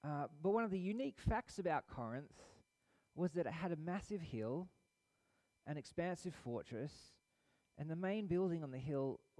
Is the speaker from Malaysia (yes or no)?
no; Perth, Western Australia, Australia; also born or lived in Sydney; If you don't know much about me or anything about me, I was born in Western Australia to two English migrant parents. So I'm a first-generation Aussie. I've spent most of my life in Perth